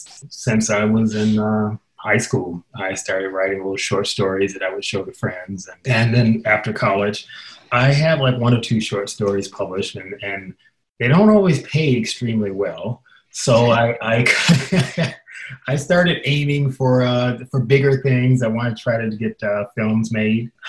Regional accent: Chicago, Illinois, United States; I grew up in Chicago. Chicago is, as we all know, a major big city

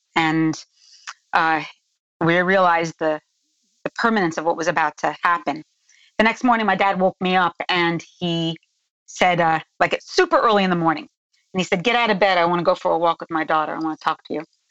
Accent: New Jersey, United States; And I come from Northern New Jersey, to a real no-nonsense kind of family.

